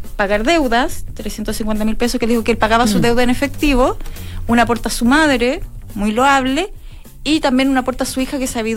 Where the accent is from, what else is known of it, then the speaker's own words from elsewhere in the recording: Providencia, Santiago Metropolitan Region, Chile; Ponte tú, yo soy de Providencia, siempre le he sacado en Providencia.